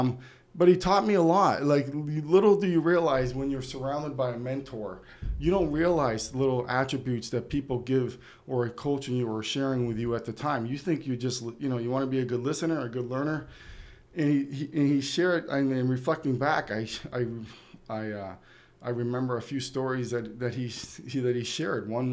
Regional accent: Manchester, New Hampshire, United States; I grew up here in Manchester, New Hampshire, three blocks away from Pappy's Pizza.

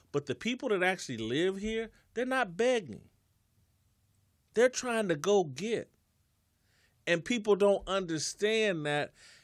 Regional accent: Midwest, United States; And I'm from the Midwest. I grew up in a little inner city neighborhood church.

